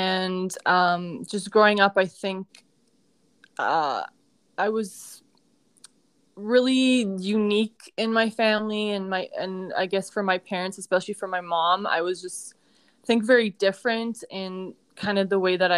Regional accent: Toronto, Ontario, Canada; Yeah, I am Canadian. I'm a Canadian girl born and raised. I was raised most of my life in Ontario.

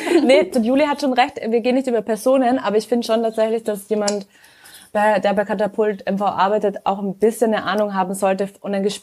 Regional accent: Styria, Austria; also Steiermark, Graz ist die Hauptstadt da, wo ich herkomme.

